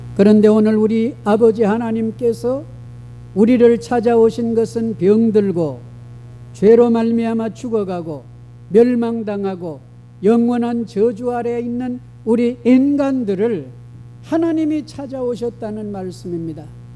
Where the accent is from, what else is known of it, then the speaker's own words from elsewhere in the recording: South Korea; 주라고 하는 것이 우리 한국 사람들에게는 개념이 서지를 아니합니다